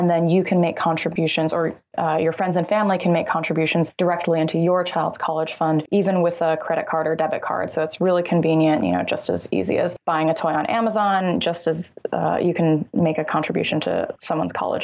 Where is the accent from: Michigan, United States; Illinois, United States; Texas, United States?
Illinois, United States; now in California, United States; So if you live in one of those states like Illinois, for example, which is my home state, then it would pay to take a look at the Illinois plan. If you don't live in one of those states, so currently I'm in California